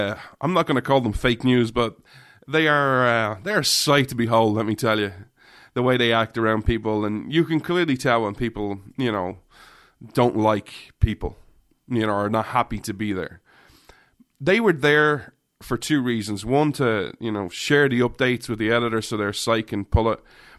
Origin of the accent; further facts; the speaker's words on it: Ireland; And I start talking, and my accent sticks out. My accent sticks out everywhere. And like, did you come from Ireland? Like, absolutely, I came here for the day.